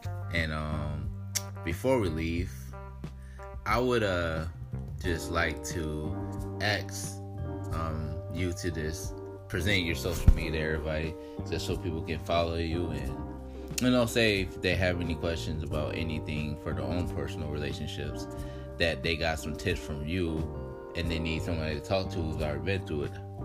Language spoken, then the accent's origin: English; Chicago, Illinois, United States; Nah. I'm from the Midwest. I ain't from the South. My grandparents from the South, but I'm from the North.